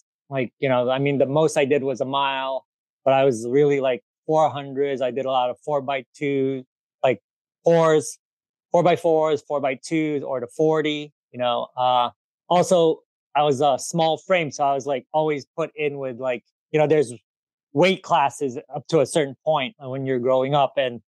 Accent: Manhattan, New York, United States; when we were growing up in Manhattan, like, we had a one bedroom apartment for five people, right?

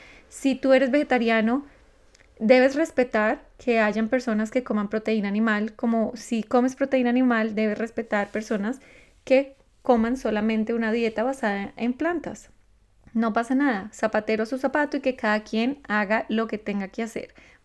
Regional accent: Colombia; yo soy colombiana

